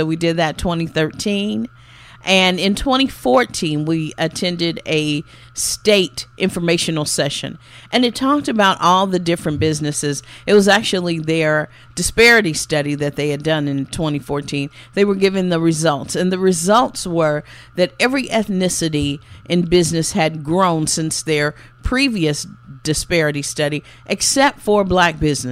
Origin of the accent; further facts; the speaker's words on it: Indianapolis, Indiana, United States; I grew up in Indianapolis, right around the corner from O'Malley's on Emerson. I grew up around 38th and Arlington, so we visited O'Malley's quite frequently.